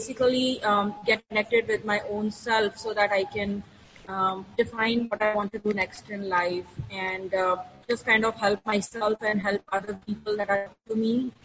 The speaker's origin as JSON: {"language": "English", "town": "Dallas", "region": "Texas", "country": "United States", "said": "I'm originally from Dallas, Texas. Currently, I'm in India visiting this summer."}